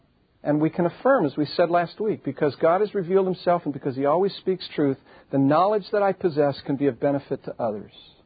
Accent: Chicago, Illinois, United States; I grew up near Chicago. I possess knowledge of the city of Chicago.

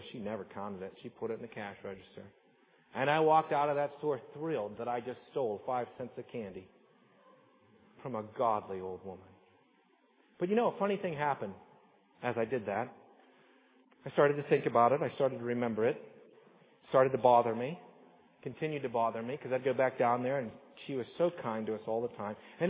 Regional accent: Salzburg, Austria; When I was growing up in Salzburg, we had this little store that we would go down

